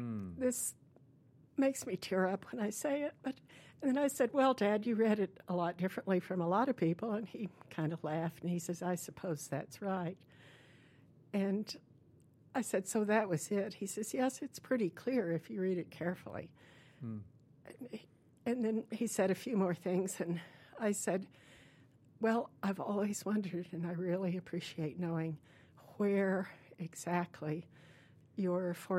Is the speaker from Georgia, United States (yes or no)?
yes; Atlanta, Georgia, United States; born there; And then I'm the oldest of three children. I was born in 1945 in Atlanta, Georgia.